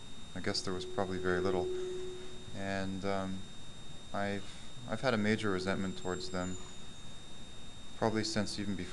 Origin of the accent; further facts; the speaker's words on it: Toronto, Ontario, Canada; I'm a sexaholic from Toronto.